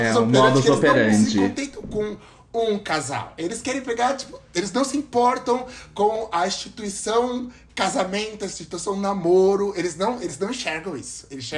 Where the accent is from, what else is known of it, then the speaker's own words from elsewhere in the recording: Votorantim, São Paulo, Brazil; Eu sou de Votorantim